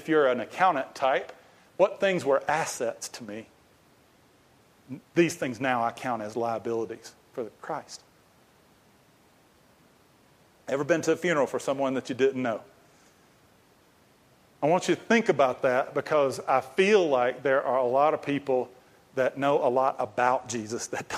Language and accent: English; Georgia, United States; born there; I grew up 55 miles from Auburn and about 2.5 hours from Athens, but I was born in Georgia. So Georgia was it